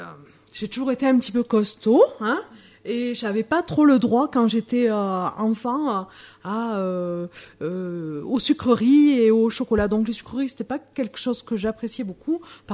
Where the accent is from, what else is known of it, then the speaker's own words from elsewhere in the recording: Langogne, Occitanie, France; Bah, je viens de la Lozère, de Langogne.